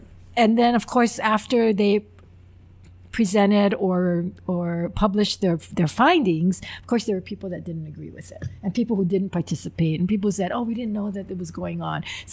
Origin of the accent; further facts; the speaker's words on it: Honolulu, Hawaii, United States; I grew up in Kalipalama, but I have relatives that live in the valley, and I represent the valley area